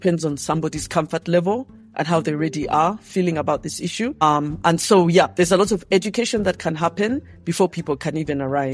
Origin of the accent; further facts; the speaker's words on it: Kampala, Central Region, Uganda; I grew up in Kampala, the capital city of Uganda.